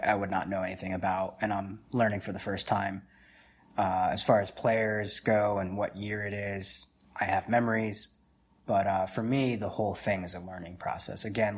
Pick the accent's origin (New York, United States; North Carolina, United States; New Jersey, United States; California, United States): New Jersey, United States; I also grew up there, man.